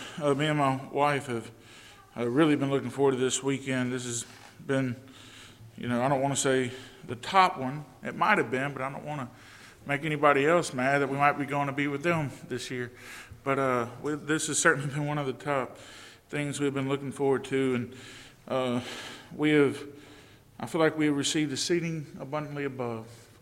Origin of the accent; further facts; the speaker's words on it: Vidalia, Louisiana, United States; also born or lived in New Orleans; I was living in New Orleans, Louisiana. I moved back from New Orleans, Louisiana to my hometown, Vidalia, Louisiana. I was living with my mom and dad.